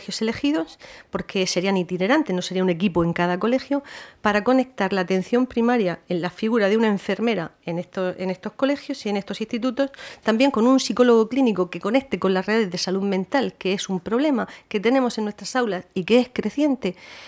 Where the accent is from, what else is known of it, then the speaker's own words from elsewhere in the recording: Molina de Segura, Region of Murcia, Spain; uno de los consultorios que ha mencionado de mi pueblo, de Molina de Segura